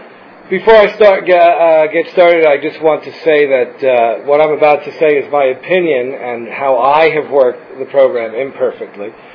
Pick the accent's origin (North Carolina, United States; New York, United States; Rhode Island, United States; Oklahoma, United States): New York, United States; I grew up in New York.